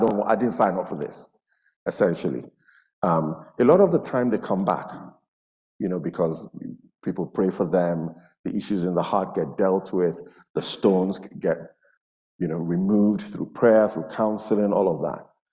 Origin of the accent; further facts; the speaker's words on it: Nigeria; I come from Nigeria.